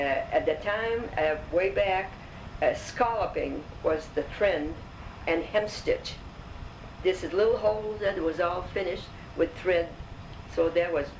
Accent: Lewiston, United States; I was born here in Lewiston, and my date of birth is January 24, 1920.

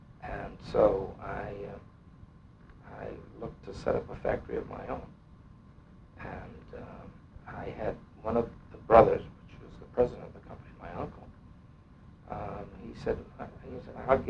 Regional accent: Lynn, Massachusetts, United States; born there; I was born in Lynn, Massachusetts. Lynn was actually a shoe town. That's why I got in the business.

